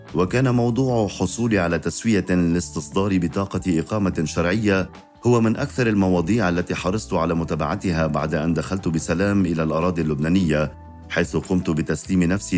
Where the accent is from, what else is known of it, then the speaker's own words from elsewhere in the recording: Syria; now in Lebanon; لأنني كسوري لاجئ لا يمكنني العودة إلى سوريا